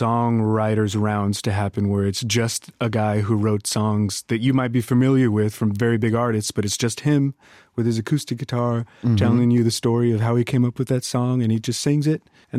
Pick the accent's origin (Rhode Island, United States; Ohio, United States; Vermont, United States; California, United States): California, United States; Los Angeles; Yeah, born and raised in Los Angeles.